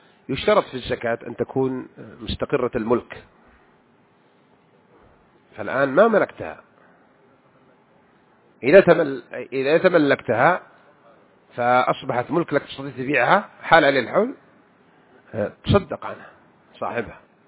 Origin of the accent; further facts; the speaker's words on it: Mecca, Makkah Province, Saudi Arabia; كنت وأنا صغير بمكة أشوفهم ينصبون المراجيح كم يوم في العيد 3 أيام